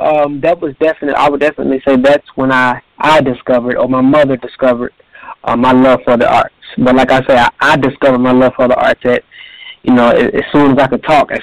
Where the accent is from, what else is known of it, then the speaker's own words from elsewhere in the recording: Benton Harbor, Michigan, United States; I'm from Benton Harbor, Michigan. I'm a small town, of course, in Michigan. I grew up two brothers. I was raised with my two brothers by my mom, who's a single mother.